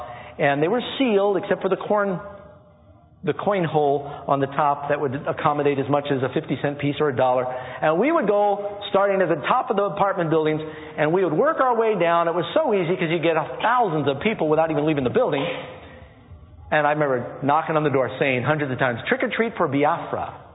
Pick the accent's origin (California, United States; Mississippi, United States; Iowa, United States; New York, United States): New York, United States; New York City; When I was growing up in New York City, I lived in apartment buildings, two or three different apartment buildings